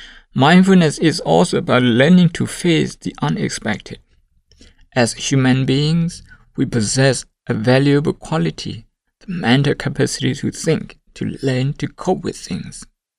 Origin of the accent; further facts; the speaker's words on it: Laihka, Shan State, Myanmar; I got the news from Laika, Shan State, my hometown